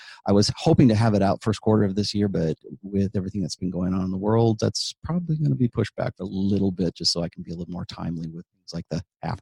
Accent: California, United States; I grew up in Southern California.

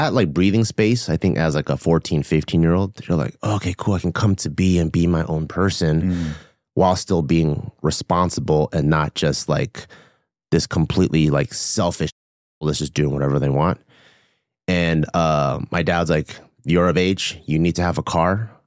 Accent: Gardena, California, United States; So I grew up pretty much born and raised in California. I grew up in the first city that I could remember. It's called Gardena.

